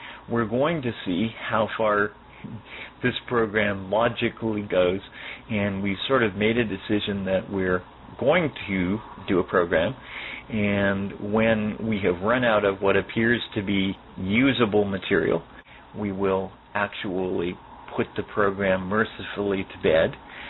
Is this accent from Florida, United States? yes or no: yes; Miami, Florida, United States; from Miami, Florida